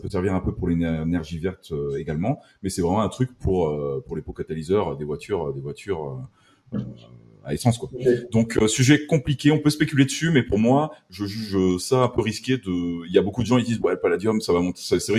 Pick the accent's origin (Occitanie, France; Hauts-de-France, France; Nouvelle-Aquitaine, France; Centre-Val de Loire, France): Occitanie, France; je suis français, je suis né en France, j'adore la France, je viens du sud-ouest à côté de Toulouse.